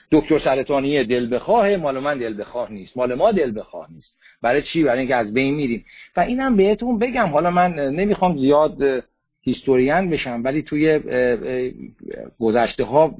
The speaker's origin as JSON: {"language": "Persian", "country": "Iran", "said": "ما ایرانی هستیم، اونا امریکایی هن"}